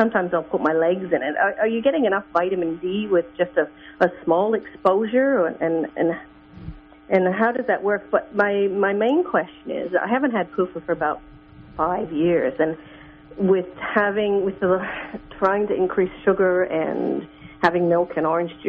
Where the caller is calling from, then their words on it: Australia; Australia.